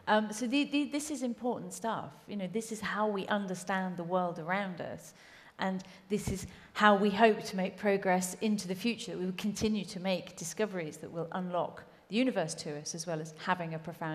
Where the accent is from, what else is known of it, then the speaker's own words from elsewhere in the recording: Cambridge, East of England, United Kingdom; three great discoveries that came specifically out of Cambridge, my hometown